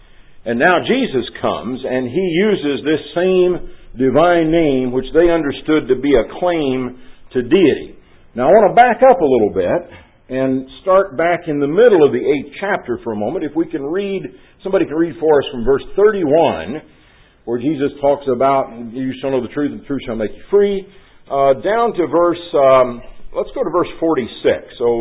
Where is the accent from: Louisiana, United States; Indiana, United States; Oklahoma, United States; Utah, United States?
Indiana, United States; Indianapolis; I grew up in Indianapolis, and the daily newspaper there had this verse on the masthead every day